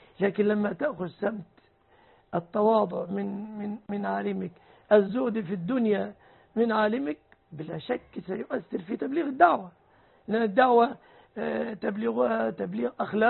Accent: Egypt; الأوضاع عندنا في مصر

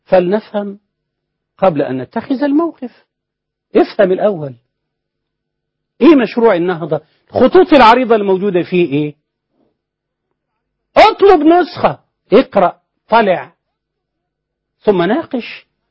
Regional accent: Egypt; أنا مسلم مصري عربي أعتز بإسلامي ومصريتي وعروبتي

